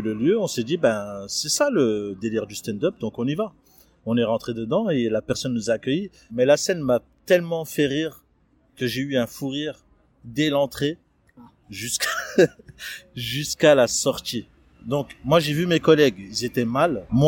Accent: Toulouse, Occitanie, France; si moi, je suis de Toulouse.

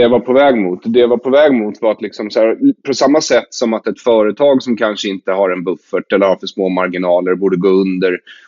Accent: Sweden; den där lilla grejen som vi svenskar är så besatta av, trygghet.

